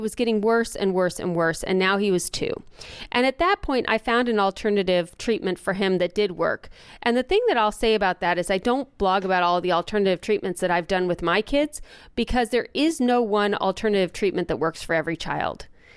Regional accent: Akron, Ohio, United States; Well, we lived in Cincinnati, Ohio, and I grew up in Akron, Ohio, so we would commonly drive back and forth, which was a 4-hour drive.

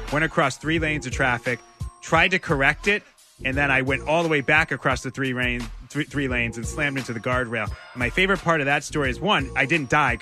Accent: Lynn, Massachusetts, United States; You know, I'm from Lynn, proud to be from Lynn.

